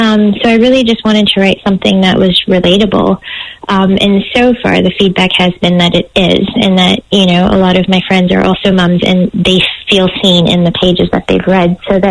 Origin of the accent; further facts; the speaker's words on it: Montreal, Quebec, Canada; so I'm from Montreal